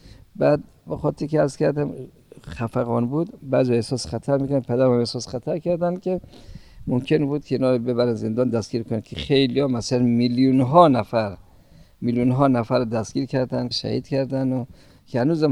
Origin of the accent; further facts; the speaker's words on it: Kabul, Afghanistan; born there; در قلعه شاده شهر کابل به دنیا آمدم. متولد 1346 هستم.